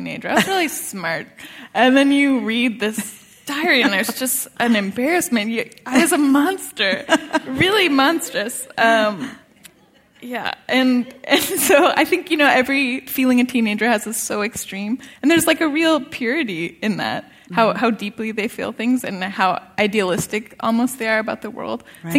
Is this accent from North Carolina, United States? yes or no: no; California, United States; I think it came out of growing up in California at this time period when it is still dealing with this immense nostalgia for the 60s